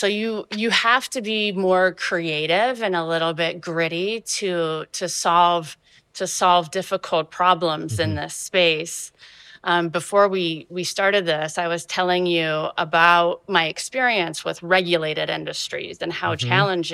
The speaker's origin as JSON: {"language": "English", "region": "Midwest", "country": "United States", "said": "And as a Midwesterner, we say Ascend."}